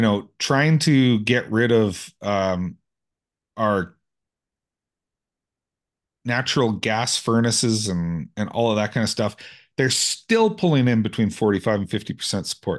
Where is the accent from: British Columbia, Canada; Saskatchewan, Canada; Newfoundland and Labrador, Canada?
British Columbia, Canada; No, sorry, I'm a British Columbian.